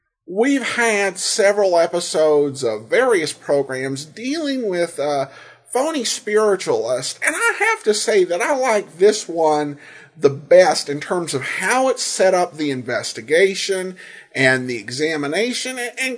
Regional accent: the South, United States; as we are both originally from the South.

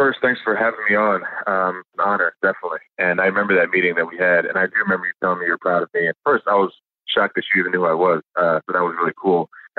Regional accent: New Jersey, United States; also born or lived in Bahamas; For me personally, you know, coming from the Bahamas and growing up in South Jersey, you know, my parents were like, look, this is an amazing chance that we have to be in America.

